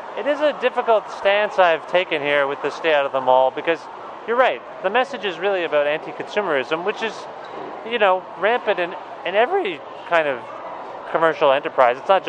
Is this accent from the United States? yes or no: no; Guelph, Ontario, Canada; Guelph. Yeah, there's a guy, and my optometrist has been in my hometown